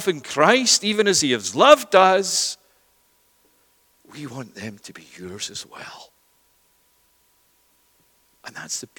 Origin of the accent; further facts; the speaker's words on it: Scotland, United Kingdom; now in Canada; Originally, I'm not from Canada, I'm from Scotland. My family are from the Highlands, the Western Isles of Scotland